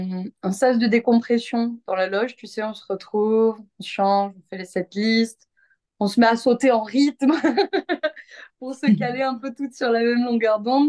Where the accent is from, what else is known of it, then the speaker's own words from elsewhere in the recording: Toulouse, Occitanie, France; moi, je suis de Toulouse